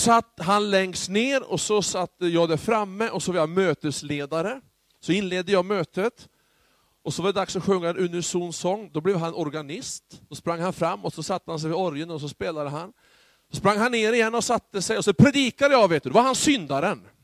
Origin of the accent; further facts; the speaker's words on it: Bollstabruk, Västernorrland County, Sweden; när jag var liten pojke i Bollstabruk. För då, vi bodde ju i lägenheten ovanför kyrkan, kyrkosalen.